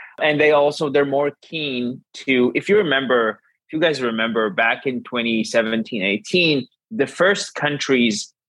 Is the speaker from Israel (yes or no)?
yes; Israel; English is a second language; I'm sorry, I'm from Israel. I don't even understand how you do that.